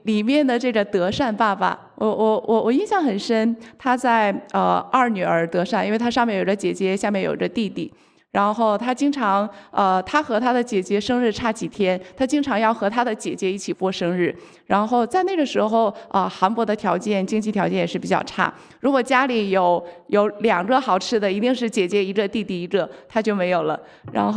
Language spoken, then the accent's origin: Chinese; Jilin, China; now in Qingdao, China; 那我工作的时候很多人知道我是在山东青岛工作，但我的老家是在东北，在吉林。